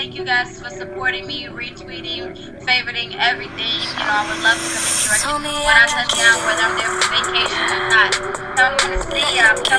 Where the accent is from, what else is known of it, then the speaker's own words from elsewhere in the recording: Kansas City, Missouri, United States; also born or lived in St. Louis; because actually I'm from Kansas City, Missouri, which is right next to St. Louis.